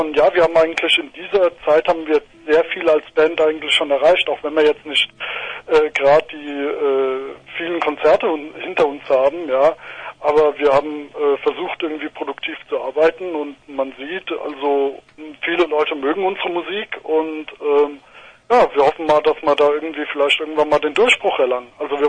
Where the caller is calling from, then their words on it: Weiterstadt, Hesse, Germany; wir kommen aus Weiterstadt